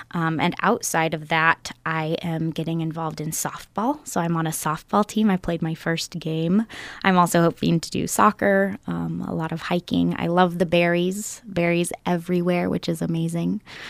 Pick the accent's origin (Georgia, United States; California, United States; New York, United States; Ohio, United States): California, United States; now in Alaska, United States; I'm a reporter from Northern California. I'm from a town of about 700 people, but I've been living kind of all over the country and Latin America for the last 10 years, and now I just moved to Alaska.